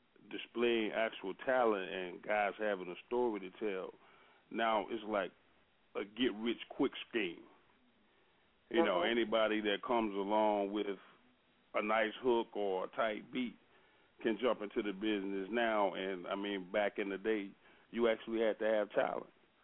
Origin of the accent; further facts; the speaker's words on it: Mississippi, United States; I mean, I grew up on it. You know, I love all types of music, but due to the fact that I'm from Mississippi